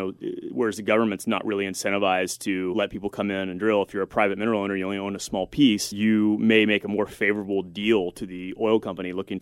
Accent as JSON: {"language": "English", "region": "Texas", "country": "United States", "tie": "born or raised there", "said": "I was getting out of the Navy and I was moving back to my hometown in Texas"}